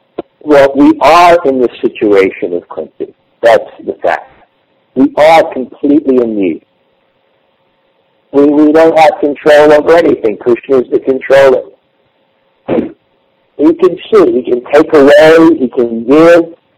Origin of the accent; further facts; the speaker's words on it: New York, United States; when I was young, growing up in New York in high school, there was one beautiful girl that everyone was attached to.